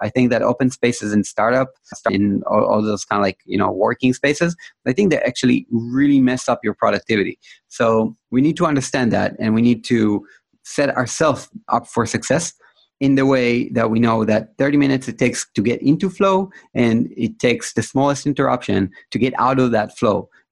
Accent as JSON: {"language": "English", "town": "Herzliya", "region": "Tel Aviv District", "country": "Israel", "tie": "born or raised there", "said": "I was commuting from Tel Aviv to Herzliya, my hometown."}